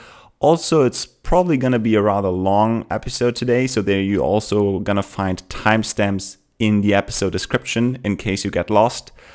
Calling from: Austria; whom I'm calling from Austria

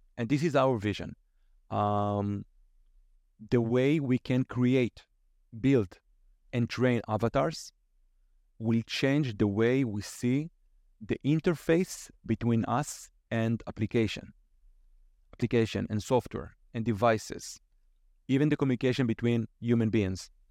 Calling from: Central District, Israel; From Israel, in a city near Tel Aviv. So it's evening now in Israel.

